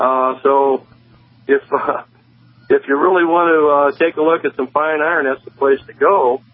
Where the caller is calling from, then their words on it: Oklahoma City, Oklahoma, United States; Oklahoma City.